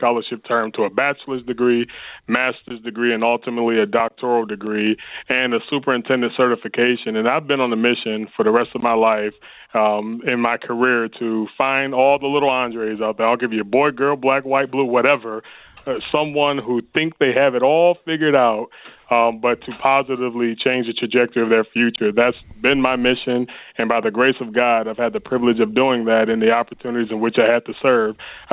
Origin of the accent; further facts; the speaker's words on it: Detroit, Michigan, United States; Born and raised in Detroit, Michigan. I'm a graduate of Detroit Public Schools.